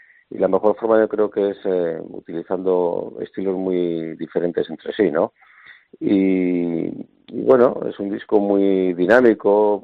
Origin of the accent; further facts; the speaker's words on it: Cantabria, Spain; Yo vengo de un lugar, de un valle, que es el Valle del Amazón, que donde me crié, ¿no? Donde pasé todas mis vacaciones y los fines de semana, y es un valle que limita con Asturias